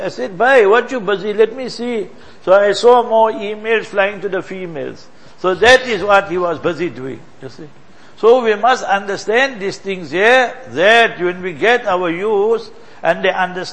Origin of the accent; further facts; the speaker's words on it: South Africa; So I said, I'm from South Africa.